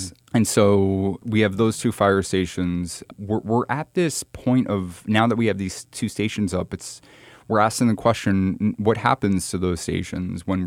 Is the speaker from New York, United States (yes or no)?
yes; New York, United States; It's a community that I'm very close to growing up in New York.